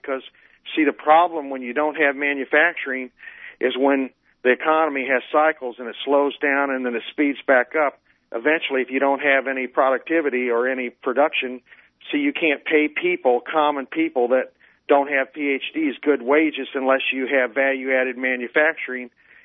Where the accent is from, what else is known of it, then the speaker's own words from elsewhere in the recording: Illinois, United States; I grew up in the Midwest in Illinois, land of Lincoln, and I was born in the mid-50s